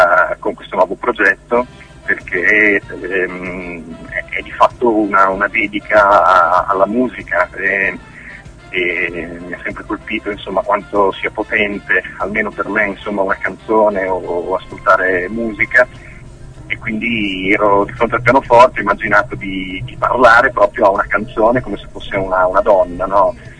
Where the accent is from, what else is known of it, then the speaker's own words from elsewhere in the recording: Bologna, Emilia-Romagna, Italy; siccome sono di Bologna voglio partire da qui.